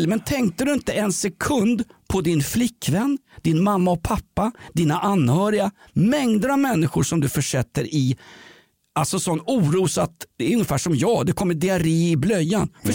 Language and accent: Swedish; Sweden; och jag är uppväxt i Sverige på 1970-talet.